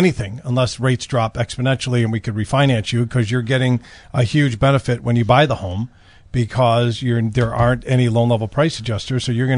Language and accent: English; Des Plaines, Illinois, United States; somebody that I'm from Des Plaines. I grew up by Gulf Mill and went to Maine East.